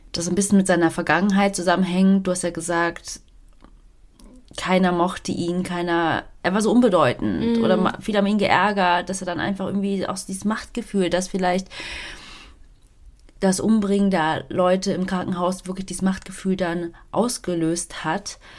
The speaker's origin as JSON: {"language": "German", "town": "Düsseldorf", "region": "North Rhine-Westphalia", "country": "Germany", "said": "Ja, aber aus der Nähe, also Düsseldorf, Umgebung."}